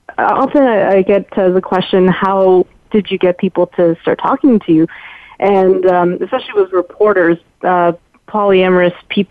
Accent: Canada; just because I am Canadian.

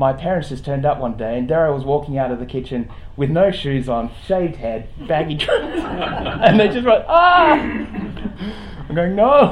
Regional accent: Kalamunda, Western Australia, Australia; Well, I'm local. I come from Kalamunda. Mm-hmm. Not from a long way away.

